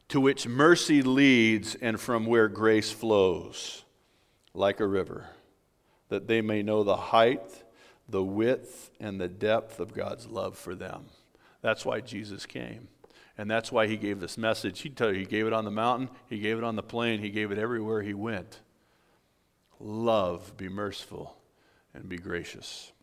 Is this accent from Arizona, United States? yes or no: no; California, United States; And I grew up in Southern California. I'd get them right across the street from my house.